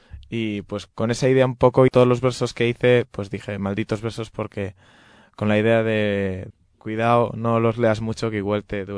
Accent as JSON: {"language": "Spanish", "town": "Madrid", "region": "Community of Madrid", "country": "Spain", "said": "yo también soy de Madrid. Sí. Vivo por Pinar de Chamartín, por Ciudad Lineal."}